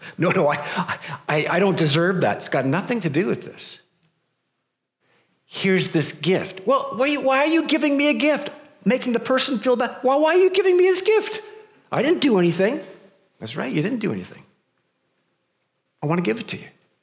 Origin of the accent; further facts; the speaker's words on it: Canada; I don't know if it's because we're just Canadian or what